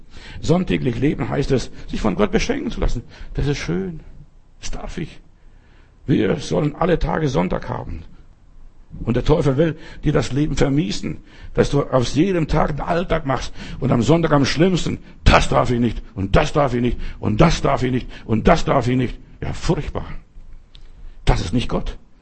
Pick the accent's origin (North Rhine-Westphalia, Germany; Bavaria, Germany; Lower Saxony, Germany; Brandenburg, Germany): Bavaria, Germany; Ich bin in Bayern groß geworden.